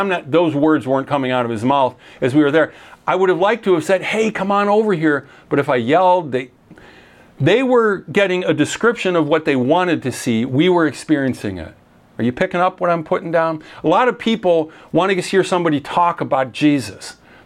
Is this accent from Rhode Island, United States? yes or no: no; Chicago, Illinois, United States; oh, we're from Chicago area.